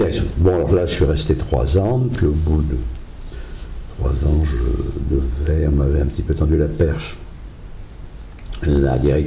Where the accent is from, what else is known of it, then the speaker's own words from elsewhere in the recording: Moulins, Auvergne-Rhône-Alpes, France; born there; Saint-Gaultier dans l'Indre. Et mon père est né à Chillac, à côté d'Argenton, dans le Berry. Mais je suis né dans le Bourbonnais, à Moulins dans l'Allier, le 12 mai 1934.